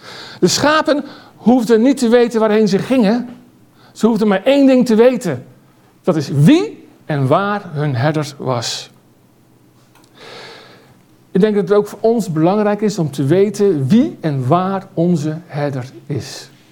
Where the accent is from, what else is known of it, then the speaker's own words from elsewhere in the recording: Gelderland, Netherlands; ik kom van de Veluwe